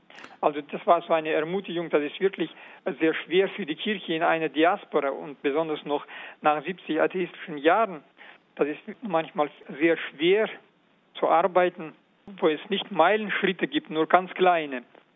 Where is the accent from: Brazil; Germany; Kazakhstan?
Kazakhstan; Karaganda, Karaganda Region; Ich kann mich erinnern aus meiner Kindheit in Karaganda.